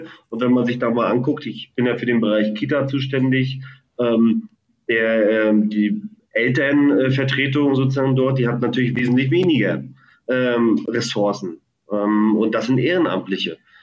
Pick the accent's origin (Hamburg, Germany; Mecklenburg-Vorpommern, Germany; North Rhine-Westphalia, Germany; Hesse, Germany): Mecklenburg-Vorpommern, Germany; Also Grüße, ich komme ja auch aus Mecklenburg-Vorpommern.